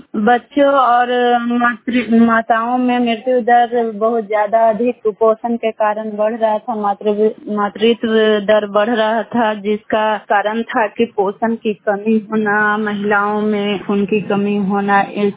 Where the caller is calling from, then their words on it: Nardiganj, Bihar, India; और मैं नारदीगंज सरखंड से बोल रही हूँ। मेरा जिला नवादा पड़ता है।